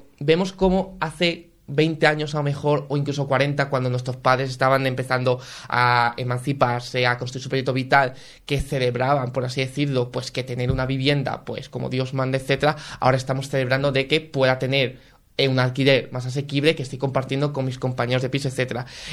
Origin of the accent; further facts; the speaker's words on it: Salamanca, Castile and León, Spain; yo como habitante, yo como salmantino